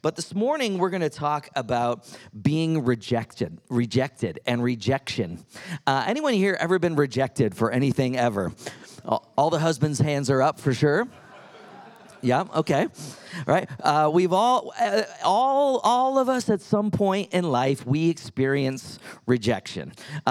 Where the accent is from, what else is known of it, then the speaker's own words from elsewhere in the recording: Ontario, Canada; now in Nashville, United States; Nashville, Tennessee area, and we're actually originally both Canadian, from not too far from Toronto, but we are American citizens now, and we love being in the U.S.